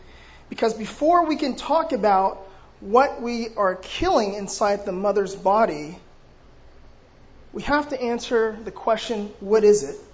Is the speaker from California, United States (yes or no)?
yes; Los Angeles, California, United States; So as John said … I grew up in South Central Los Angeles.